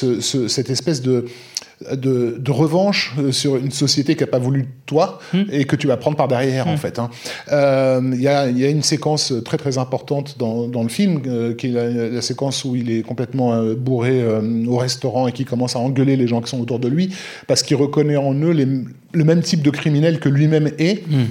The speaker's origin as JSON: {"language": "French", "town": "Paris", "region": "Île-de-France", "country": "France", "tie": "born or raised there", "said": "quand j'étais gamin, à la Goutte d'Or"}